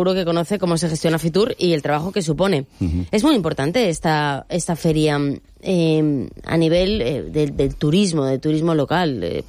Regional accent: Alcoy, Valencian Community, Spain; al final soy de Alcoy.

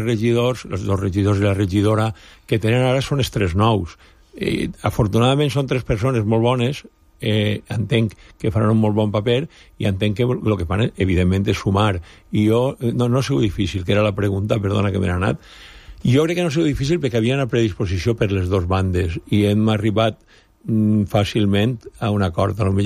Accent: Altea, Valencian Community, Spain; ens hem agraït al meu poble, vull dir, que el poble d'Altea ja ha cregut en el nostre projecte

